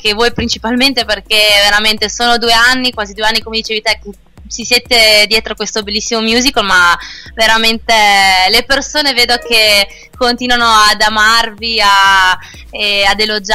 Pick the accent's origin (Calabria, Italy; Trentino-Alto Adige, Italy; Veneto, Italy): Trentino-Alto Adige, Italy; essendo che io sono trentina